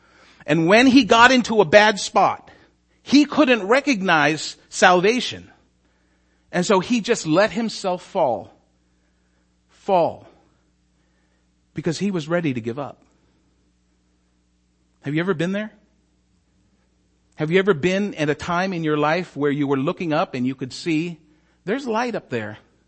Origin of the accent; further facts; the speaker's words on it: Philippines; so I'm Filipino.